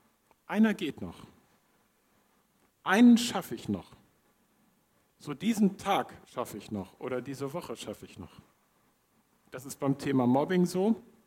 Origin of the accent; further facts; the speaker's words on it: Schleswig-Holstein, Germany; Ich komme von der Nordsee, also Sylt, aber Festland.